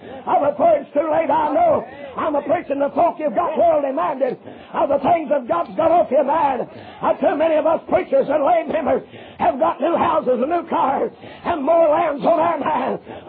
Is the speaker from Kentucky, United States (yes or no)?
yes; Kentucky, United States; Now, I'm from Kentucky. And every preacher, when he gets called to preach, ought to have to spend 2 years in Kentucky.